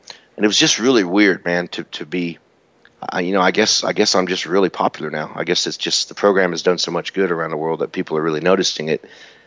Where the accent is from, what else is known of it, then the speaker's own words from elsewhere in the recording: Georgia, United States; I'm a redneck from Georgia, and I look like a pro wrestler.